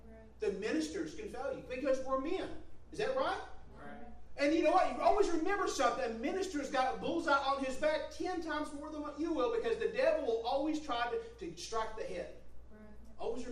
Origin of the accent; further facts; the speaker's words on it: Panama; I come from Panama. I can tell you all about Panama, the ins and outs of it.